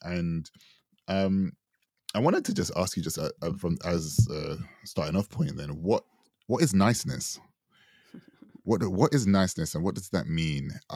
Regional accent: Jamaica; because obviously being Jamaican and having, you know, having the lineage of what empire does, it wasn't really, it wasn't fun.

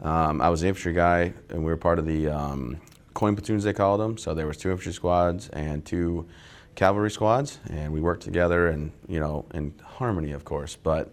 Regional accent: Vassar, Michigan, United States; I am from Vassar, Michigan, born and raised in a small town right outside of Saginaw and Flint area.

